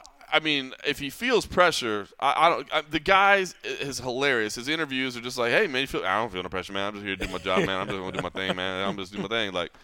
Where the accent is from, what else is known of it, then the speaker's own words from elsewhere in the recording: Dallas, Texas, United States; And don't you let any 8 of them roll through my hometown, Dallas, Texas.